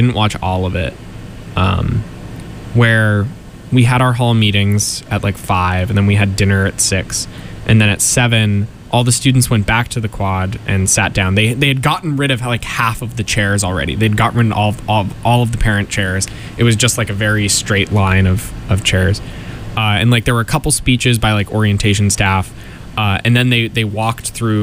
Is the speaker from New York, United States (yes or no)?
no; Medford, Massachusetts, United States; And I, of course, said that I'm from Medford.